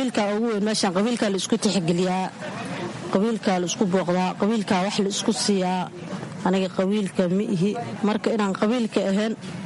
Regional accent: Kismayo, Lower Juba, Somalia; born there; Waxaan ku dhashay Kismaaya, ka xagga meel baadiya aan ku dhashay.

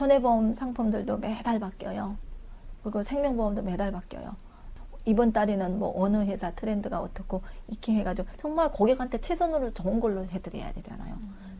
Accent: North Korea; now in South Korea; 중국에서는 안 왔고요. 북한에서 왔어요.

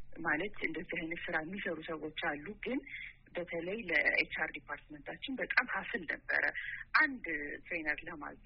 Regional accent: Addis Ababa, Ethiopia; እኔ እንግዲህ ተወልጄ ያደኩት አዲስ አበባ ነው።

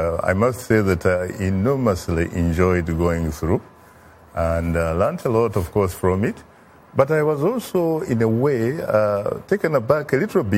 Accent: Kabale, Western Region, Uganda; now in United States; I'm a kid from Kabale, Uganda, which obviously is neighbor of Tanzania, but I had never been there.

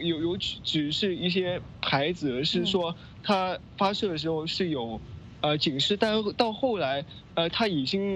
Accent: Hong Kong; 我们作为香港的年轻人呢，我们生于此，长于此，对香港是有深厚的感情和对香港人的身份是有一种认同

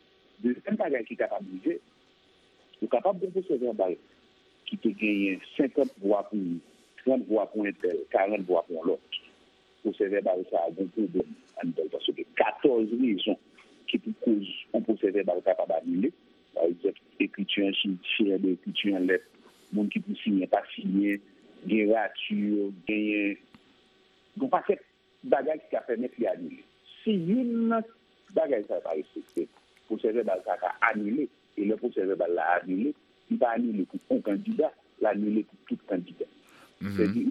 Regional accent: Haiti; en tant qu'Haïtien, qui a des positions en plus et qui suit l'actualité

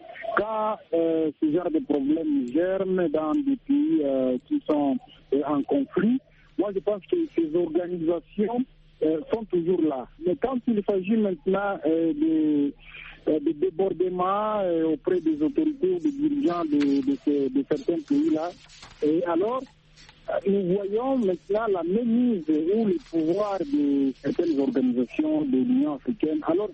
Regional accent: DR Congo; ici chez nous en RDC

